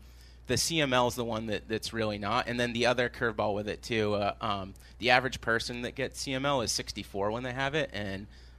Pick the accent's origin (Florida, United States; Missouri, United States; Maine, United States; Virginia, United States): Maine, United States; I grew up in Maine.